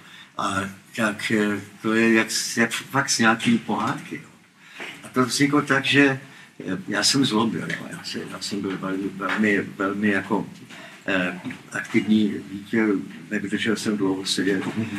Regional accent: Hulín, Zlín Region, Czechia; moved away; Tam u nás na Moravě.

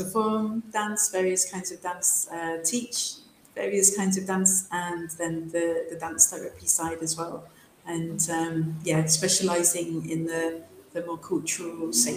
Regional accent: England, United Kingdom; now in Cairo, Egypt; I'm from England originally and living in Cairo, Egypt at the moment.

